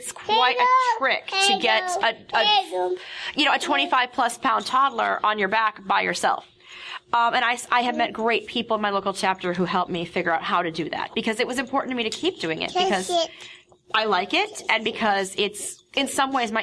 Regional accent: Tempe, Arizona, United States; So we are from Tempe, Arizona

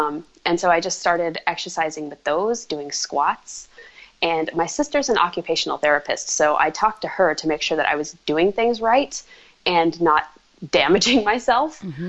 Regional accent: Nebraska, United States; now in Minneapolis, United States; Sort of. I was from Nebraska. Now I'm in Minneapolis.

